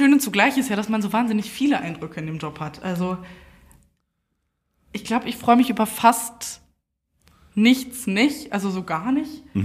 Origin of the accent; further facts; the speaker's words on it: Düsseldorf, North Rhine-Westphalia, Germany; also born or lived in Wuppertal / Duisburg; aufgewachsen in Düsseldorf, dann meinen Schwenker nach Wuppertal gemacht, dann für ein Jahr in Duisburg gewesen und jetzt doch wieder Düsseldorf.